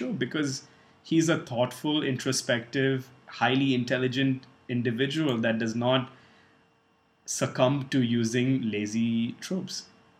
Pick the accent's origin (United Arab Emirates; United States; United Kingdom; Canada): United Arab Emirates; Dubai; Similarly, early 2000s, Russell Peters was the absolute star in our circles, growing up in Dubai at least.